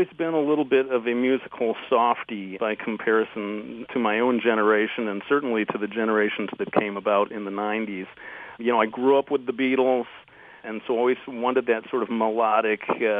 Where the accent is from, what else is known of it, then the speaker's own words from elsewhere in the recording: Detroit, Michigan, United States; That's true. Yeah, you've caught me. Well, I fly the Motown flag as well, and you're right. I should be more proud of my native local sound.